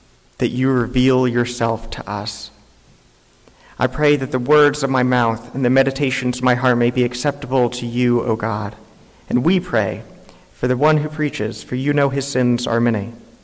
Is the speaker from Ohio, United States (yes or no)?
yes; Cincinnati, Ohio, United States; For me, growing up in Cincinnati, it was always the Cincinnati Reds and the Big Red Machine.